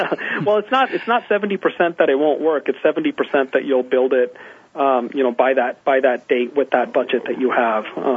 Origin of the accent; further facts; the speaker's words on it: Canada; now in United States; I'm Canadian. You know, these are the kind of reasons and the kinds of programs that drove me to move to the United States.